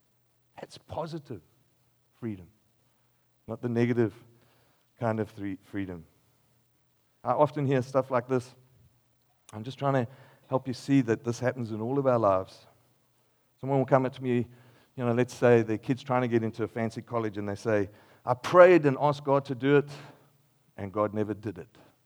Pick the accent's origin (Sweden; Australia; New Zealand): Australia; because I'm from Australia.